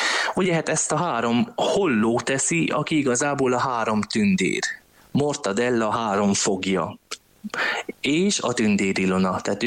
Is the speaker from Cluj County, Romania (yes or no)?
yes; Cluj-Napoca, Cluj County, Romania; itt vagyok én is, otthon Kolozsváron, az operában.